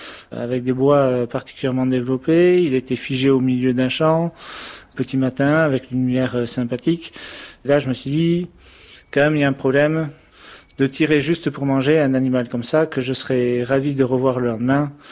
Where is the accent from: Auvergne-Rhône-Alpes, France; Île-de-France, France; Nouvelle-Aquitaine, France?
Nouvelle-Aquitaine, France; Bayonne; j'ai grandi au Pays Basque, à Bayonne, avec des parents médecins qui m'ont toujours fait découvrir la nature, et avec des grands-parents qui vivaient en Charente, à la campagne, et on est une famille de chasseurs.